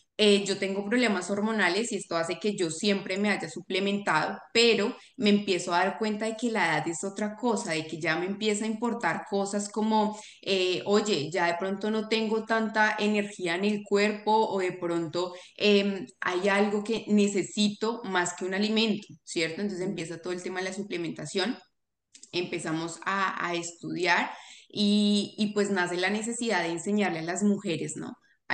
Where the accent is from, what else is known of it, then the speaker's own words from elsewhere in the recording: Bogotá, Colombia; tengo 28 años. También soy de Bogotá, Colombia, soy psicóloga en Colombia